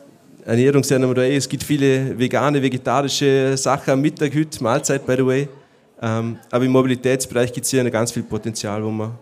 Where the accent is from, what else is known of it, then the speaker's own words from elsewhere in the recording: Alberschwende, Vorarlberg, Austria; Ich komme jetzt zum Beispiel aus Alberschwende, Bregenzer Wald, ich glaube, da kann man sagen, ist eine ländliche Region.